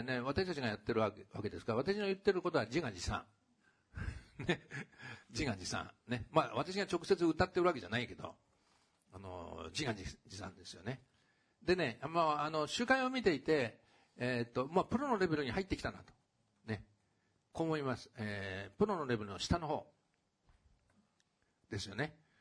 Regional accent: Tokyo, Japan; まあ東京に来てるって言ったって私東京出身なんですけど

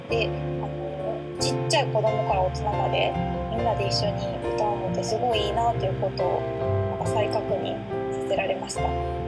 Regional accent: Osaka, Japan; accent: Osaka dialect; なんか私結構大阪弁抜けてるかなとか思ってたんですけど

